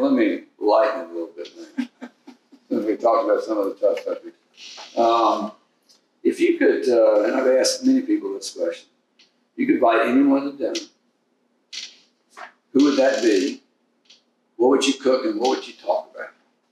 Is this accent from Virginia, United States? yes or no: yes; Virginia, United States; I grew up in the Jim Crow South, Southern